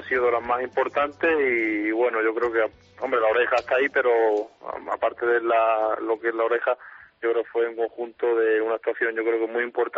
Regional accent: Albacete, Castilla-La Mancha, Spain; lo importante de Albacete es que, aparte de mi tierra, es una feria muy consolidada

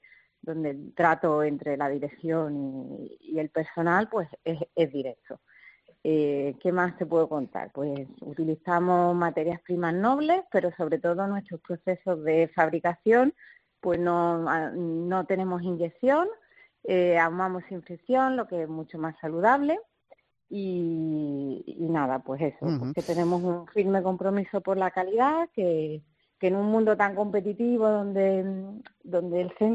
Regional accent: Málaga, Andalusia, Spain; Yo ya soy malagueña, yo nací aquí en Málaga.

